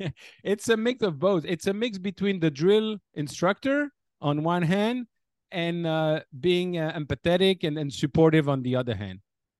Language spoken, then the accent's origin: English; Belgium; I'm originally from Belgium